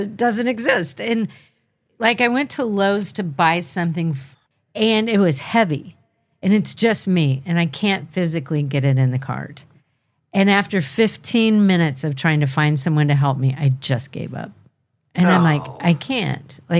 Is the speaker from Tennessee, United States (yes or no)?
yes; Tennessee, United States; It's growing up in Rowan, R-O-A-N-E, County, Tennessee. Rowan.